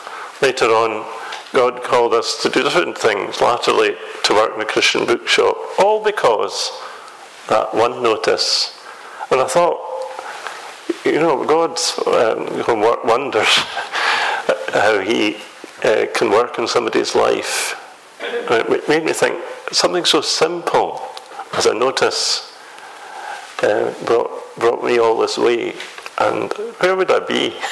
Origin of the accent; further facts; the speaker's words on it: Musselburgh, Scotland, United Kingdom; near where I was brought up in Musselburgh.